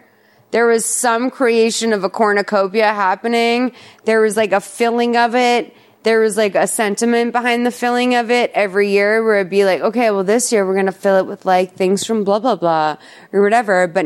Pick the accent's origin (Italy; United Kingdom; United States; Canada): United States; Massachusetts; I'm from Massachusetts. I love, like, fucking seasonal gourds.